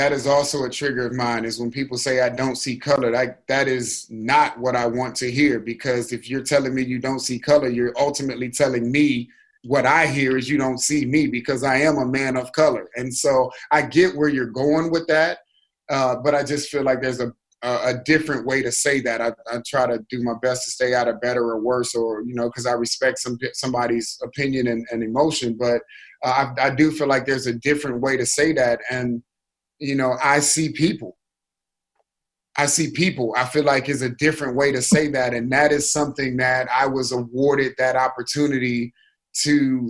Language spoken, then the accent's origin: English; Cleveland, Ohio, United States; now in St. Louis, United States; So born and raised in Cleveland, went to school an hour away from Indianapolis.